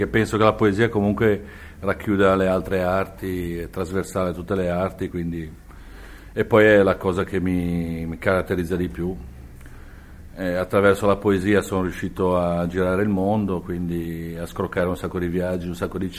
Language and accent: Italian; Genoa, Liguria, Italy; Io sono nato nei Carugi, che per me è l'unica parte di Genova che è Genova veramente, e per cui si giocava per le strade